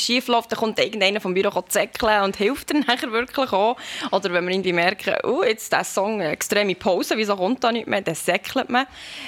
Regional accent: Thun, Bern, Switzerland; born there; ich bin in Thun geboren worden und das ist natürlich, ich liebe das Berner Oberland.

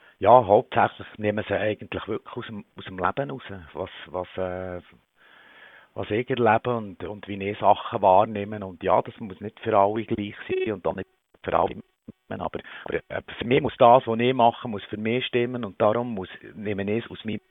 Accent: Switzerland; Gerade bei uns in der Schweiz, wo wir nicht um Grundnahrungsmittel und Grundbedürfnisse kämpfen.

